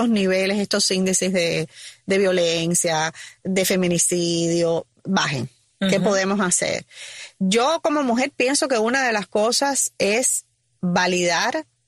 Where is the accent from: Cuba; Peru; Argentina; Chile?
Cuba; te lo digo como mujer, como madre, como cubana